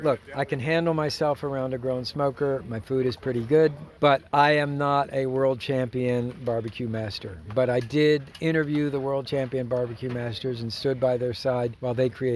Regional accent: Baltimore, Maryland, United States; also born or lived in Japan; I was born in Japan, raised in Baltimore, and at the time living in Miami, which does not have a barbecue tradition.

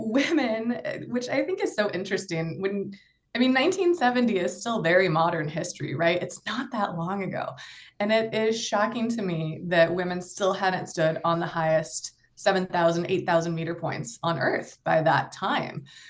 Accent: Missoula, Montana, United States; I am. I'm from Missoula.

